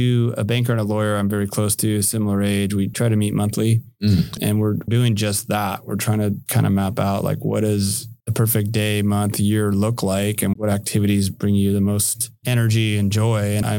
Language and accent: English; San Francisco, California, United States; now in San Diego, United States; I was born and raised in San Francisco.